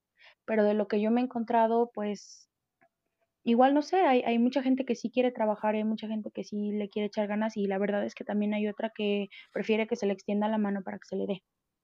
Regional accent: Mexico; now in United States; Nosotros como mexicanos hemos visto que la mayoría de los mexicanos y la mayoría de los inmigrantes somos gente trabajadora

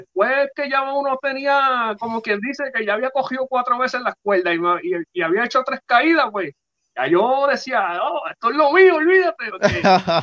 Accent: Ponce, Puerto Rico; Y como quedó establecido que soy de Ponce, pues, mano, yo me iba cada vez que quería buscar esta musa

